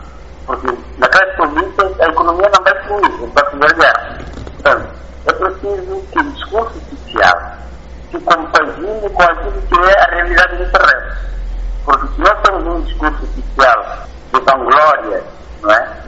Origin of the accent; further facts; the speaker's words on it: Mozambique; nós, como moçambicanos, sentimos que os objetivos não foram alcançados